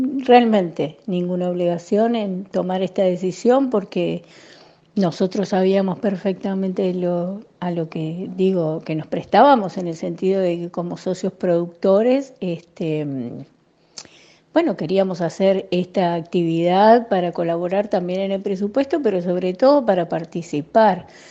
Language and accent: Spanish; Montevideo, Uruguay; de Montevideo, socia productora y extra